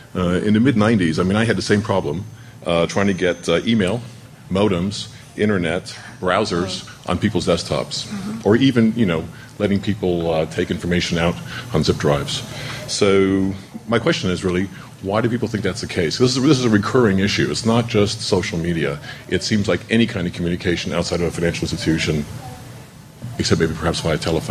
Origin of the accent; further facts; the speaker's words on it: Wales, United Kingdom; I'm from Wales originally, which has also got a lot of sheep.